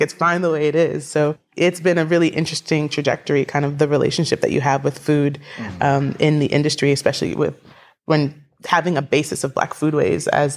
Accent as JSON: {"language": "English", "town": "Hempstead", "region": "New York", "country": "United States", "tie": "born or raised there", "said": "I grew up in Hempstead, which is a predominantly Black neighborhood, but it's surrounded by a very rich white suburb."}